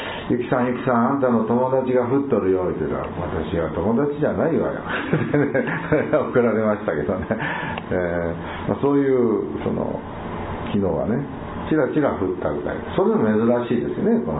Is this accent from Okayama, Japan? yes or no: yes; Okayama, Japan; 瀬戸内海には例えばサワラとかね、タイとかね、マワカリとか私たち岡山県人が好きな魚がいろいろおりますけど